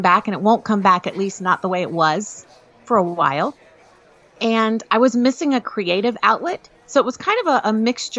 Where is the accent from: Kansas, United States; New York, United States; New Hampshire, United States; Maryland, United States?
Maryland, United States; I am from Western Maryland. I was born and raised there. And no, I was nowhere near the coast.